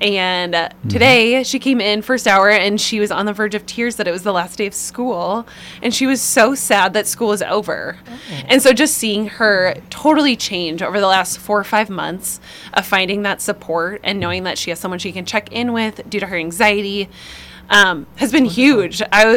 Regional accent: Red Wing, Minnesota, United States; From good old Red Wing, Minnesota.

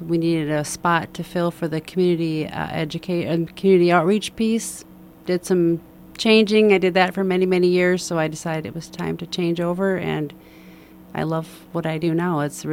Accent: Fridley, Minnesota, United States; Well, I grew up in Fridley, graduated from Fridley High School.

